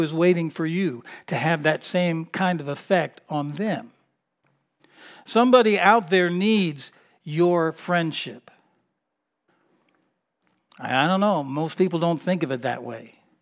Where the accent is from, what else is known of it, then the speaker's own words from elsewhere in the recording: Miami, Florida, United States; I talked about, you know, growing up in Miami. When I was a young boy, my family moved around so much, I never was ever able to really ever develop friends, close friends.